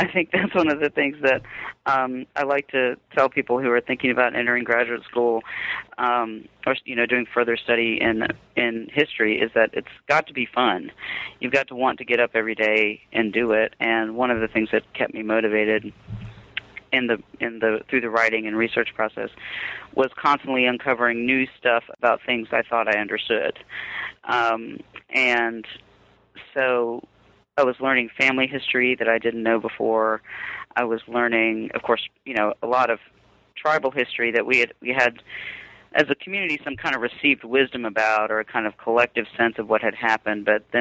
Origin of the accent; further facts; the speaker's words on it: Durham, North Carolina, United States; also born or lived in Robeson County; Well, I am a member of the Lumbee tribe in North Carolina. I was born in Robeson County, but raised in Durham.